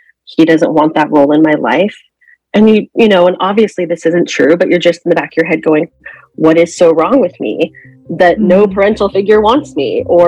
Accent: Phoenix, Arizona, United States; I am 37 years old and I am from Phoenix, Arizona.

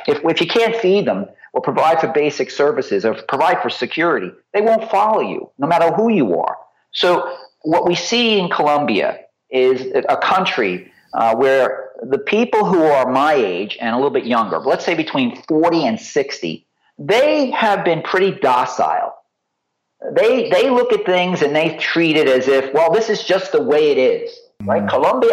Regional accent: United States; I really am thrilled to see young people speaking up, especially as an American, where the young people in our country are blind to what's going on in terms of politics.

